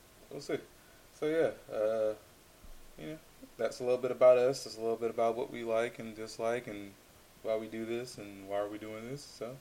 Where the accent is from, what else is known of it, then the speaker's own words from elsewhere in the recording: Green, Mississippi, United States; I was growing up in Green, Mississippi. Our Blockbuster wasn't kind of like sharp